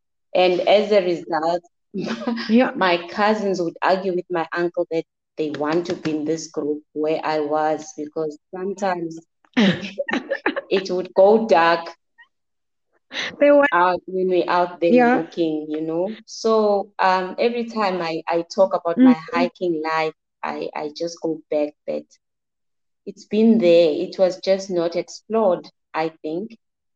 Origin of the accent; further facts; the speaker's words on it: Newcastle, KwaZulu-Natal, South Africa; born there; now in Pietermaritzburg, South Africa; By birth, I'm from Newcastle, a small town in the northern Natal, but I live and work in Pietermaritzburg. I'm middle-aged, unmarried, no children.